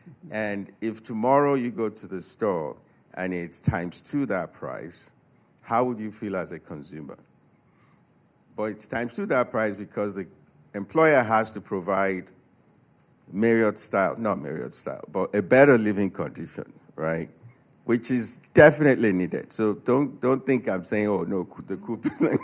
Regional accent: Texas, United States; I'm from Texas, just so if I ask something that goes off track, that's why.

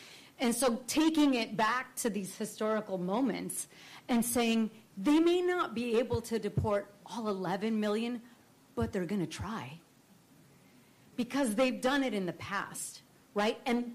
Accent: San Jose, California, United States; I grew up in San Jose, California. This was the first Japantown ever in the U.S. is in San Jose.

